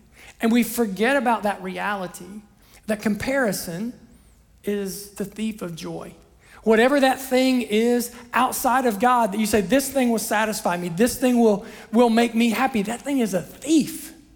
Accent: Ohio, United States; Where I grew up in Southern Ohio, we would have called her Sugar, right? Actually, we don't even use the R, just Sugar, right?

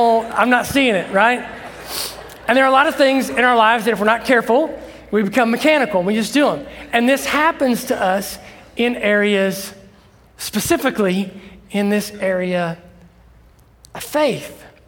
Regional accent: Ohio, United States; when I was a junior at the little church that I grew up in Southern Ohio.

